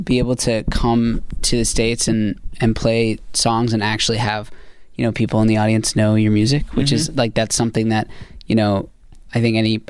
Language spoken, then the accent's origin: English; Canada; Because like I'm from Canada